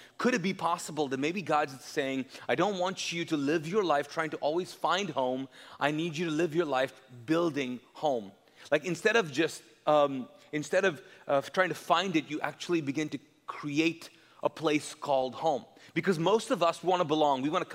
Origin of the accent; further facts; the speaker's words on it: Kuwait; my background, I grew up in Kuwait